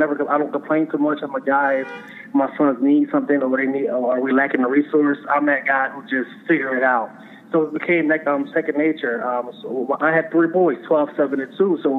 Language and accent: English; Philadelphia, Pennsylvania, United States; I'm a guy from Philadelphia. I'm raised in Philadelphia for a number of years. When you come out that city, you have a mentality of not wanting to do better, in my case.